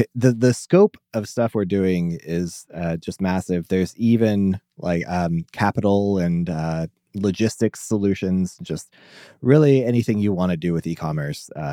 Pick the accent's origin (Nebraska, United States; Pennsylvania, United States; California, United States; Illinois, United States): Nebraska, United States; Omaha; I am a developer from Omaha, Nebraska.